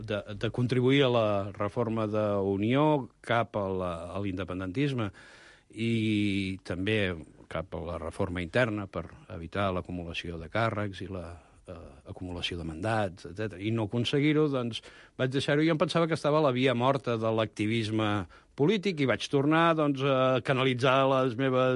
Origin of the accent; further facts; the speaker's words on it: Martorell, Catalonia, Spain; jo sóc fill de Martorell, jo vaig néixer veient Montserrat com a part del meu paisatge